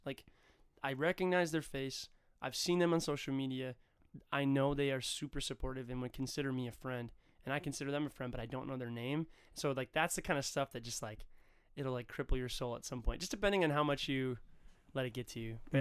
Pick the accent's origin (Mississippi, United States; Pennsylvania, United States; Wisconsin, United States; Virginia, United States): Wisconsin, United States; Hudson; in my hometown, Hudson, Wisconsin, Stillwater, Minnesota